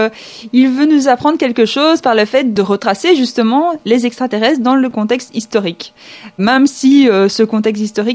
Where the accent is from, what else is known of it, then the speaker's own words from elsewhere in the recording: France; c'est une série qui est sortie en 2003 chez nous, en France.